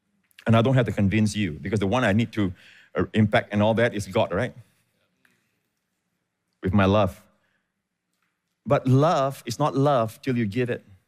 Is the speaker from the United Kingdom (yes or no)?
no; Singapore; I'm a Singaporean born in Kanan Kerbau Hospital.